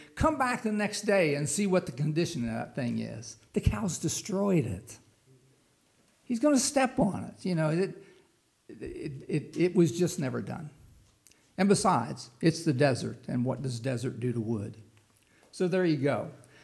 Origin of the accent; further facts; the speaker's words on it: West Virginia, United States; when I came from the East Coast to the West Coast, I'd never seen a subdivision before. There's no such thing as subdivisions in West Virginia. You know, you're just up a holla, you know.